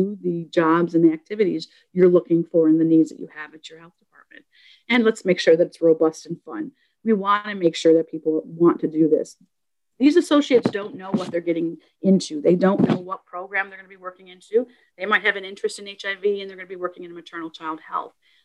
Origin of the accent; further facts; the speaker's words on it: New York, United States; And I know I talked really fast because I'm from New York and that's what I do.